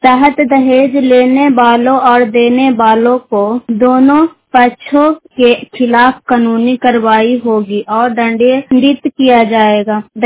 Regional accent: Pabera, India; ग्राम पबेरा धनरो block के रहने वाली हूँ।

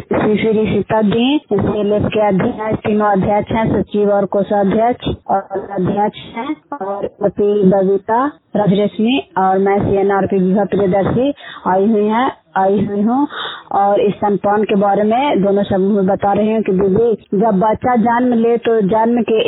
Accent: Makhdumpur, Bihar, India; और मैं नगर नौसा प्रखंड की कैला पंचायत में और मखदुमपुर गांव की रहने वाली हूँ।

